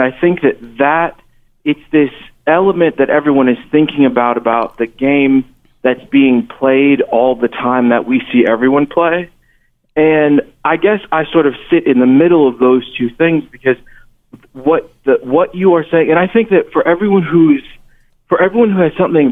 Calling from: Missouri, United States; calling from Missouri.

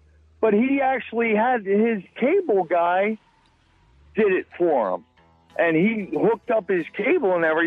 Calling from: Fort Myers, Florida, United States; I'm calling from Fort Myers.

